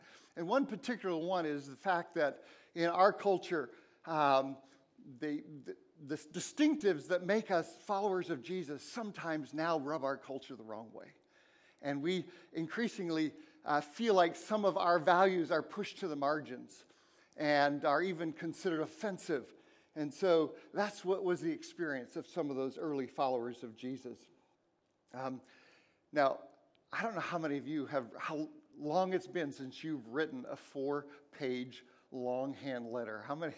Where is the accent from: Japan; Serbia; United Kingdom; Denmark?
Japan; now in Portland, United States; I hated coffee growing up. I grew up in Japan. I grew up liking green tea, black tea.